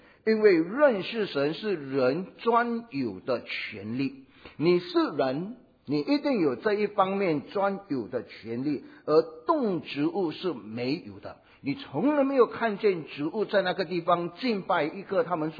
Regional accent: Singapore; 我们都是新加坡人，很含蓄的哈，华人比较含蓄。

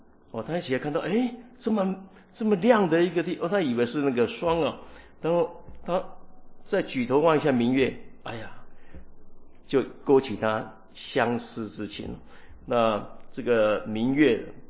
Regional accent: Taiwan; moved away; 我是台湾人啊，我跟我他妈妈在视讯的时候，那我就想到，哎呀，妈妈。因为我来这边也是住了很久，28年了

